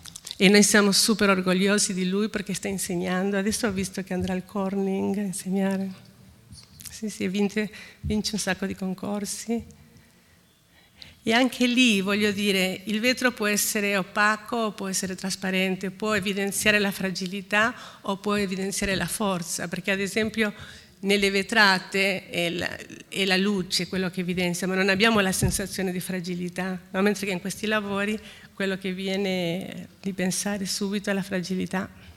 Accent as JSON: {"language": "Italian", "country": "Argentina", "said": "Però vengo dall'Argentina"}